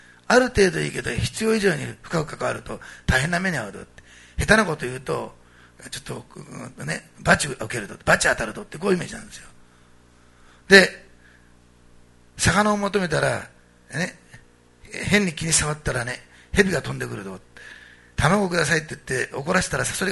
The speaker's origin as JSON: {"language": "Japanese", "region": "Osaka", "country": "Japan", "tie": "born there", "said": "食べ物の話になると乗ってくるんですよね、大阪生まれだから、ね。"}